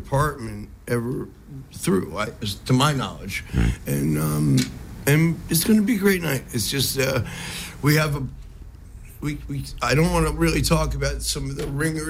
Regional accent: Philadelphia, Pennsylvania, United States; So, you know, I come from Philadelphia

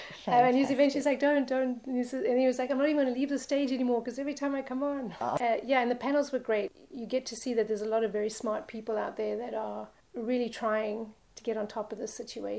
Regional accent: South Africa; This was amazing to me because I'm from South Africa.

